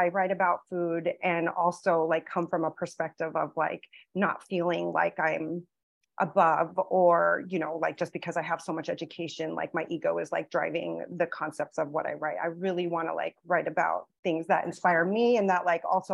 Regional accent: San Diego, California, United States; born there; also born or lived in Hawaii / Philippines; I was born in San Diego, but then my dad, because he was in the military, we lived also in Hawaii. And then we moved to the Philippines when I was, I think, 3.

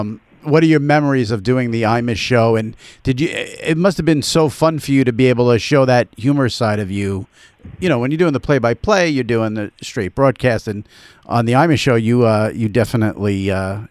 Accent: New York, United States; I grew up in New York, Knicks fan, but I grew up a diehard WFAN, Mike and the Mad Dog fan

